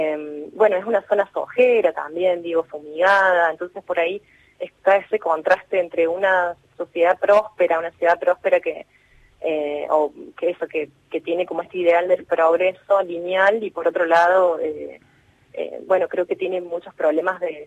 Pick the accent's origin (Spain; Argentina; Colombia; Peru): Argentina; Río Tercero, Córdoba; Sí, volví, tengo mi familia allá y bueno, soy de Río Tercero, así que cada tanto voy.